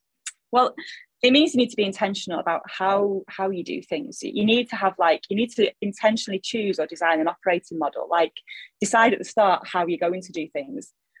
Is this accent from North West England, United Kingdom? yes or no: yes; Salford, North West England, United Kingdom; accent: Salford; moved away; Not that you can tell from my accent, which is still straight out of Salford.